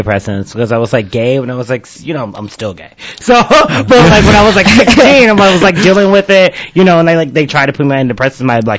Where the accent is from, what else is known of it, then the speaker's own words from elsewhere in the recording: Milwaukee, Wisconsin, United States; No, where I'm from in Milwaukee, like all of the high schools have like some sort of like thing that they specialize